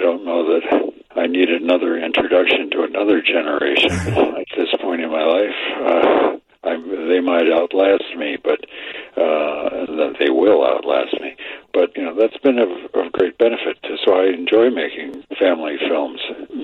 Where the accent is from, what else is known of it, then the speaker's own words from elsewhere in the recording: Chicago, Illinois, United States; especially as a city boy growing up in Chicago.